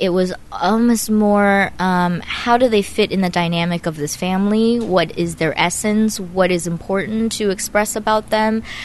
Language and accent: English; United States; my point of view of as an American thinking this is unethical with the Chinese perspective that this is the best thing for her.